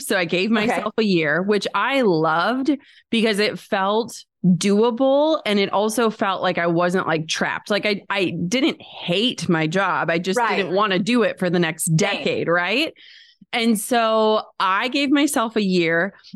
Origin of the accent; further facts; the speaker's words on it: Midwest, United States; we're from the Midwest. My parents worked the same jobs for decades.